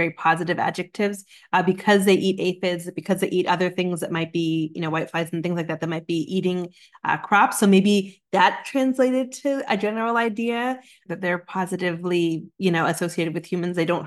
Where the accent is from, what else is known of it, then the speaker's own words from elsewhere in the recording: Canada; now in United States; I'm originally from Canada also, so I am a Canadian and I'm living here in the United States.